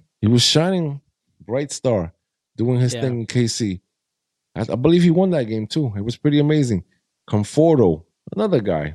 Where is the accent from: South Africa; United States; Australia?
United States; New York City, New York; I'm from the Bronx. I'm a Mets fan. I live maybe 20-minute walk from Yankee Stadium.